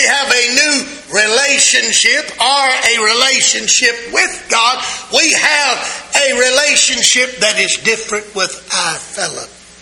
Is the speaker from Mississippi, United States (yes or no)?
yes; Mississippi, United States; Now see, I'm from Mississippi. And when I got saved, it didn't change where I was from.